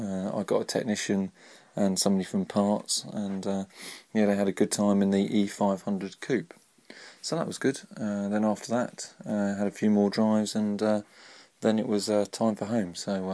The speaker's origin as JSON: {"language": "English", "town": "Chatham", "region": "South East England", "country": "United Kingdom", "said": "So I said I came from Chatham, so he's going to have a look at the Chatham docks and stuff."}